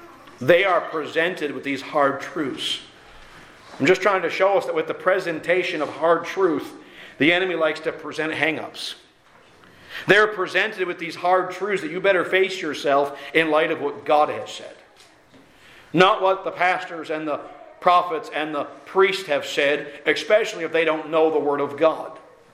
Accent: Ireland; Actually, I'm Irish, so we don't like the Scottish anyway.

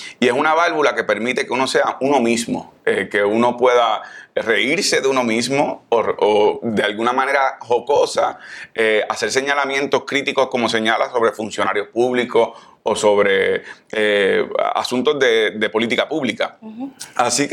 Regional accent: Caguas, Puerto Rico; yo soy una persona que crecí en Caguas, en Condado Moderno, que iba a la cancha, que me metí en problemas. Y al mismo tiempo soy la persona que estudié en la Universidad de Puerto Rico, me hice abogado, estudié en Harvard.

